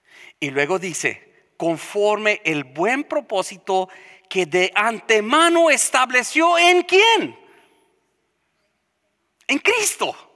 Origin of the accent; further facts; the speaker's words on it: California, United States; now in Minnesota, United States; Oh, yo soy del sur de California. Pobrecito de ti que vives ahora en Minnesota.